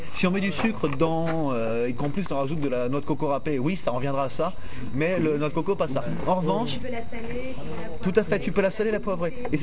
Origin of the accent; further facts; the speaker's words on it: France; le fromage je crois qu'en tant que français hein, c'est dur.